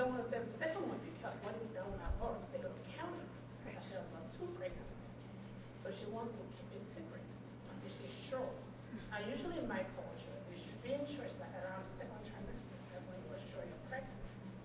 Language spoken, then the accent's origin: English; Nigeria; now in United States; I'm a woman health nurse specialist here in the United States, California. And I'm from Nigeria